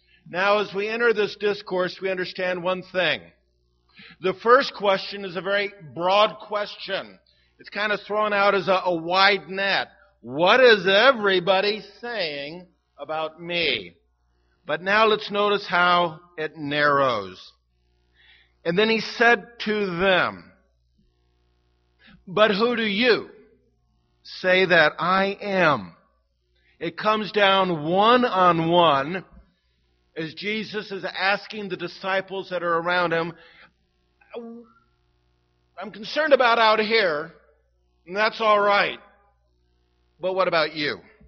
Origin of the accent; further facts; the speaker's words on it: California, United States; I'm from Southern California. This is how we live all year long.